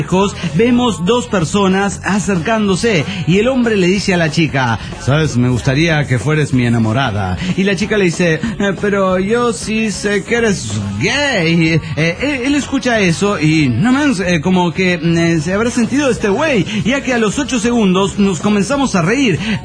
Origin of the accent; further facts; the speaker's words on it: Encarnación de Díaz, Jalisco, Mexico; de Encarnación de Díaz, Jalisco, México.